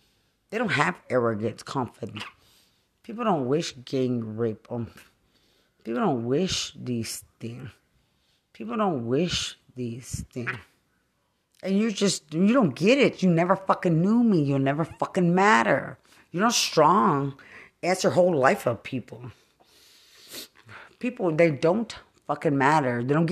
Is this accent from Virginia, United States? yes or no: no; Lubbock, Texas, United States; I'm just from Lubbock. There's nothing. I lived in a normal home, cotton fields, normal home, watermelons in the cotton fields